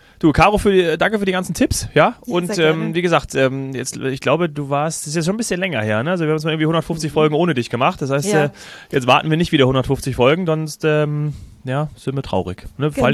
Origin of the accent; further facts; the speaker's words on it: Hesse, Germany; da ist es so eine Stunde von meinem Heimatort entfernt, Willingen, ja, ich komme aus Nordhessen.